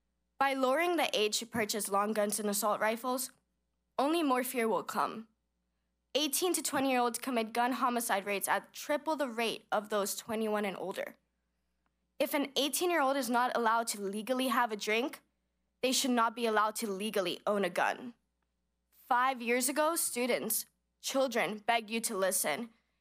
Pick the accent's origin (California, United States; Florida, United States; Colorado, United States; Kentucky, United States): Florida, United States; Marjorie Stoneman Douglas happened right outside of my hometown, only 30 minutes away.